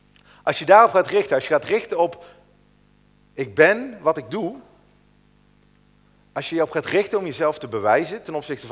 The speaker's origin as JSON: {"language": "Dutch", "region": "West Netherlands", "country": "Netherlands", "tie": "born or raised there", "said": "Ik ben in Nederland geboren. Ik ben opgegroeid in het Westen."}